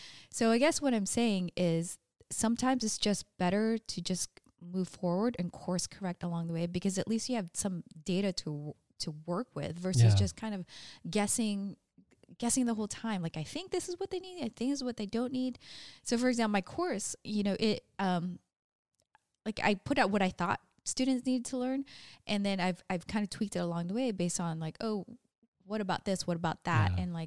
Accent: Australia; accent: Australian; English is a second language; And also, like I say, like English is my second language. So I'll say a lot of things kind of the wrong way. And sometimes with an Australian accent, you will notice.

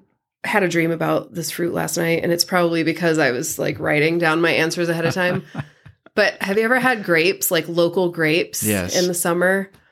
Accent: Midwest, United States; I'm from the Midwest, and so we would drive through there on our way to New Orleans.

